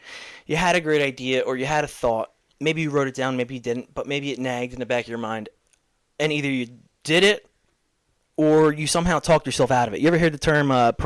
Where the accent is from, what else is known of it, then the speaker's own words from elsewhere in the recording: Levittown, Pennsylvania, United States; also born or lived in Philadelphia; I'm from the trailer parks. Like, I was born in Philadelphia, grew up in Levittown area.